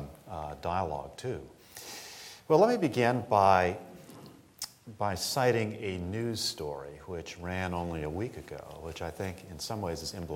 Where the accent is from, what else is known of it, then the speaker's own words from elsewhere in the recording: Massachusetts, United States; I grew up in Massachusetts, which, of course, is that other pole of early American power.